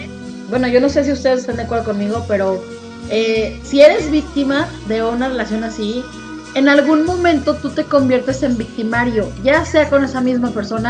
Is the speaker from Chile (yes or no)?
no; Mexico; a final de cuentas, somos mexicanos